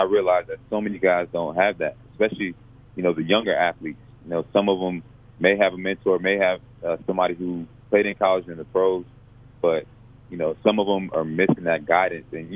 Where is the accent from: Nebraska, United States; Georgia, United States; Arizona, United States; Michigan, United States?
Georgia, United States; especially growing up in Gwinnett County, 45 minutes away